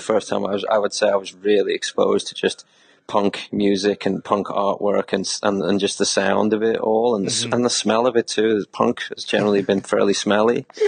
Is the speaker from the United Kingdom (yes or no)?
yes; Liverpool, North West England, United Kingdom; Well, I mean, I grew up in Liverpool, right? And I grew up playing soccer, playing football.